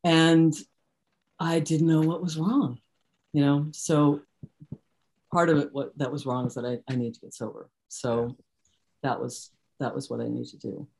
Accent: Scotch Plains, New Jersey, United States; So I moved, you know, I grew up in New Jersey.

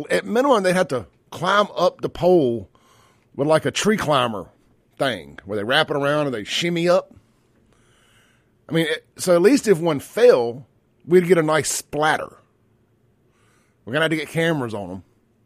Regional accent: Byram, Mississippi, United States; I grew up in South Jackson, Byram.

